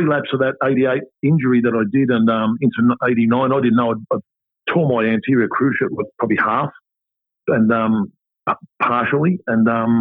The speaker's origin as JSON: {"language": "English", "town": "Carlton", "region": "Victoria", "country": "Australia", "tie": "born or raised there", "said": "I grew up in the Carlton Flats as a kid and just started kicking a footy with a few kids down there."}